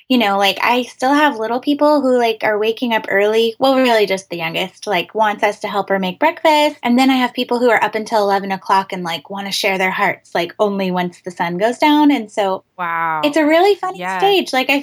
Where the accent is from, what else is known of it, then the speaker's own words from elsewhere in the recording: Washington, United States; Out in the Pacific Northwest, and we're from a really small town. Well, like 2 small towns right next to each other. My small town's a little bit bigger than my husband's, but it's really interesting because all of our family is there.